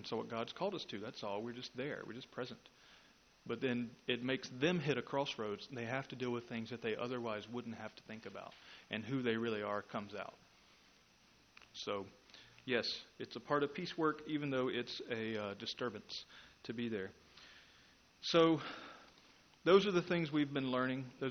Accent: Charlotte, North Carolina, United States; Well, I didn't want to come down there because it was in Charlotte, and I grew up in Charlotte, and I figured I was done with Charlotte.

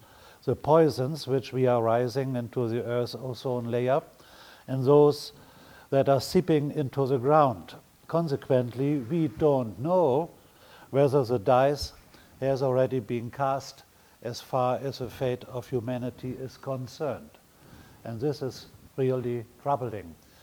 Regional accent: Hamburg, Germany; The sea level will rise so that my hometown, Hamburg, may disappear together with a lot of islands in the Pacific.

